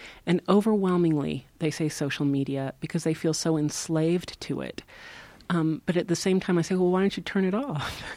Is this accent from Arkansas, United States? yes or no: yes; Arkansas, United States; I grew up in the Ozark Mountains of Arkansas, where there is not a whole lot to do. And books were really my lifesaver there.